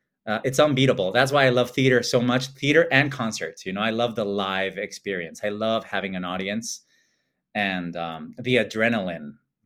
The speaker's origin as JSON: {"language": "English", "town": "Monterrey", "region": "Nuevo León", "country": "Mexico", "tie": "born or raised there", "said": "My hometown, yay."}